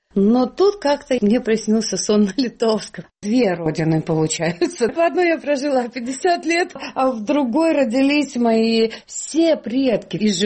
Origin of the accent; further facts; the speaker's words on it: Lithuania; also born or lived in Karelia; Я литовка, которая жила в Карелии.